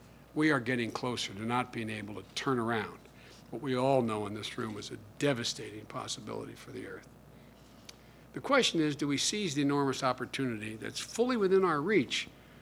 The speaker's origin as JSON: {"language": "English", "region": "Pennsylvania", "country": "United States", "said": "I remember back in 1973, I came from Pennsylvania, and steel and coal were a big deal"}